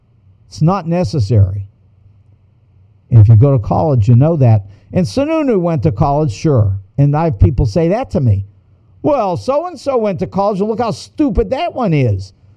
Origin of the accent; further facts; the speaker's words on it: Pittsburgh, Pennsylvania, United States; Oh, I say Pittsburgh Press because I grew up, I was born in Pittsburgh, and I lived there 9 years